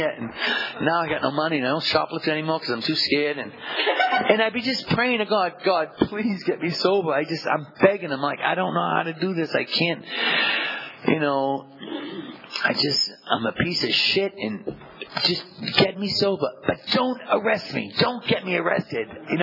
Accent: East Boston, Massachusetts, United States; So I grew up in Maverick, and then I moved to the Heights. And now we're right across from the beach.

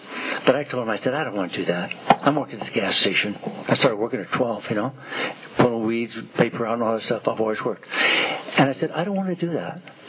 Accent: Bakersfield, California, United States; And I came from Bakersfield, a very conservative town

